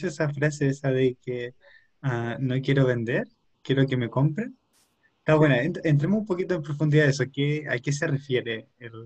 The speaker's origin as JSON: {"language": "Spanish", "country": "Chile", "said": "Mira, nosotros, bueno, yo soy de Chile, ¿no? Tenemos un sistema educativo distinto."}